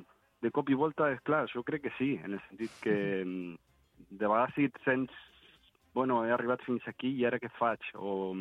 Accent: Argentina; now in Spain; jo soc argentí, vaig néixer a l'Argentina

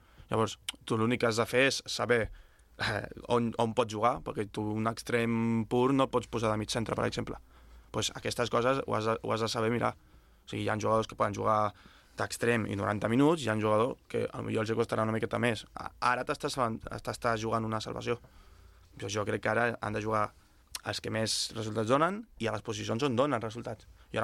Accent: Moja, Catalonia, Spain; és el meu poble i a mi m'agrada el Moja.

